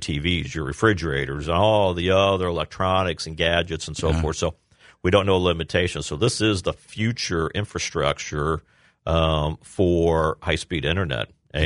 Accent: Quincy, Illinois, United States; also born or lived in Springfield; Yeah, born and raised in Quincy, Illinois. Went away to college. Actually lived in Springfield after college for a little bit

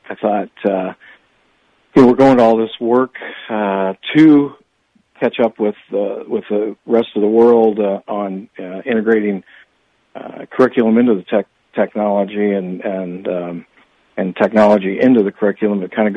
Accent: Knoxville, Illinois, United States; A lot of people were really good to me growing up in Knoxville, and my family's heavily tied to the community.

